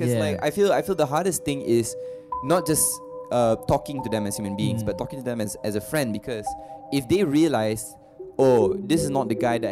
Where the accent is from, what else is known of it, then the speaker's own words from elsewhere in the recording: Malaysia; what it means to have an identity in music, especially as a Malaysian.